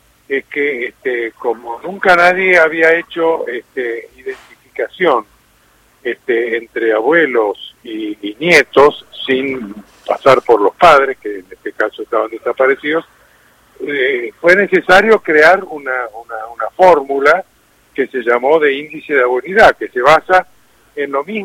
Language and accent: Spanish; Argentina; Yo soy argentino.